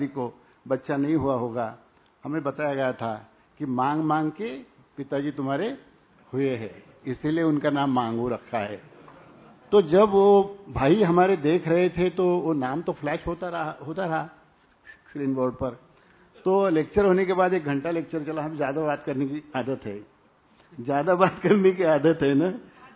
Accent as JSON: {"language": "Hindi", "region": "Maharashtra", "country": "India", "said": "हम विदर्भ के रहने वाले हैं, यानी Buldhana district, it is close to Nagpur और you can say close to Bhusawal."}